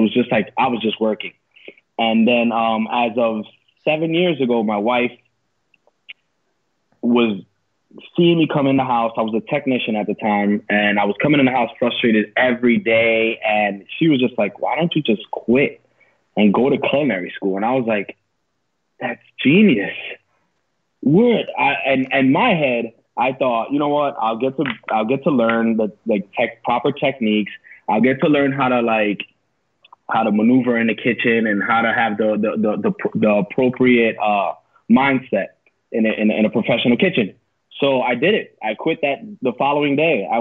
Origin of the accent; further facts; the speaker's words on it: West New York, New Jersey, United States; So I grew up in West New York, New Jersey.